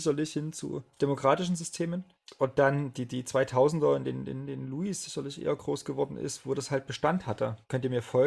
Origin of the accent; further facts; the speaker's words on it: Germany; wir sind ja beide in der Bundesrepublik groß geworden